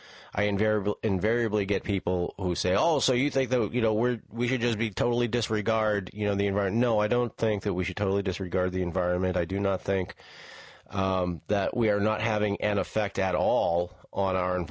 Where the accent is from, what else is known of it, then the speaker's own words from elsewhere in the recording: New England, United States; I'm from New England and we tend to not pronounce our R's.